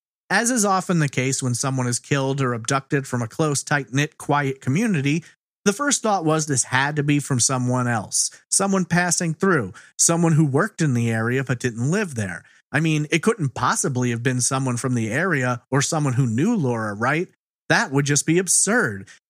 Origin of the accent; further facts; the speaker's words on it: Long Island, New York, United States; As someone who was born and raised on Long Island